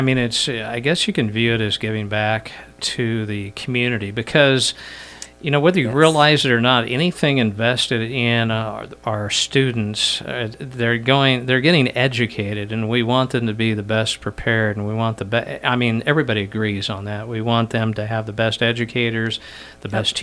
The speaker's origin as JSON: {"language": "English", "town": "Lincoln", "region": "Nebraska", "country": "United States", "tie": "born or raised there", "said": "I grew up in Lincoln, went to Lincoln East down there back in the dark ages now."}